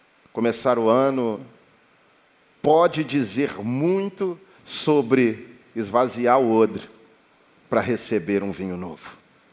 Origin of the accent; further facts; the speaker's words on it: Belo Horizonte, Minas Gerais, Brazil; Muitos sabem que eu sou de Belo Horizonte. Né? Eu vim para cá em 2021. E eu tenho 35 anos.